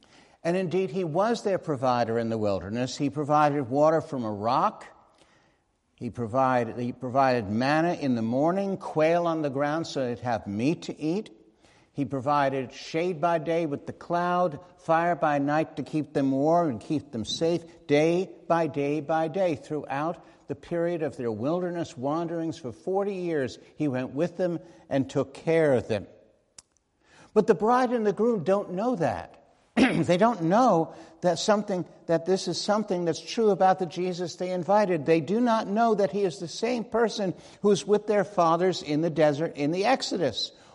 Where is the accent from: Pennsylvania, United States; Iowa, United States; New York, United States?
New York, United States; When I was growing up on Long Island, when I was a boy, somewhere around between the ages of 8 and 9 and 10